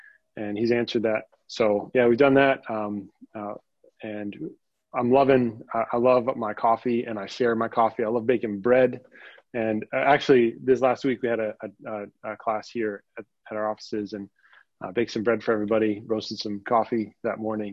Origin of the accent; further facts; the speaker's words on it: Clio, United States; I grew up in Clio. My wife and I left Clio to go to Southern Seminary, and we did not intend to come back.